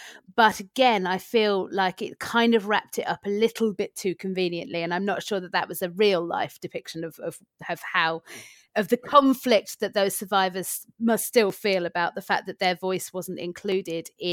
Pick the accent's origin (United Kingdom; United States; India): United Kingdom; London; It's growing up in Stamford Hill.